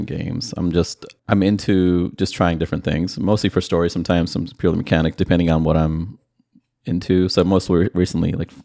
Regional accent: Sri Lanka; I'm from Sri Lanka

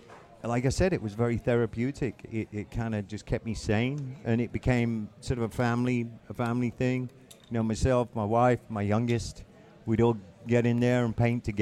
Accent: England, United Kingdom; the whole Seattle scene reminded me of growing up in England and when the whole punk thing hit.

